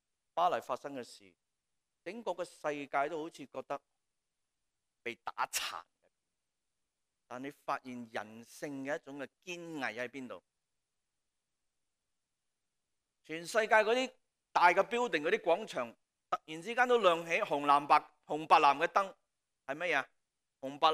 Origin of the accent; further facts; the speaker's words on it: Hong Kong; 我们中国人、香港人说将自己泼出去。